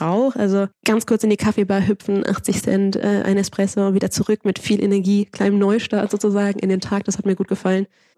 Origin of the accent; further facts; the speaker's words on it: Barcelona, Catalonia, Spain; Ja, ich bin in Barcelona groß geworden.